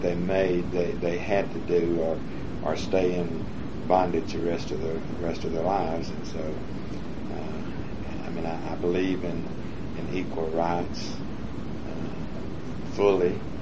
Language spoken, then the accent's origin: English; the South, United States; it almost made you ashamed of being a Southerner.